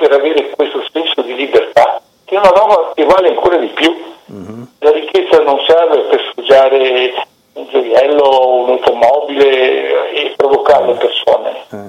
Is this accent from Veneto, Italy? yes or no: yes; Veneto, Italy; Invece a me, certo che sono veneto, di trovarmi con i miei amici la domenica a mangiare qui uno spiedo